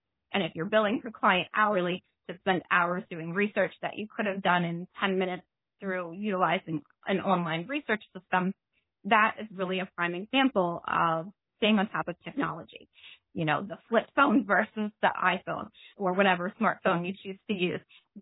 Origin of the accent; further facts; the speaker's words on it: Pennsylvania, United States; My home state, Pennsylvania, does require disclosure of the use of AI.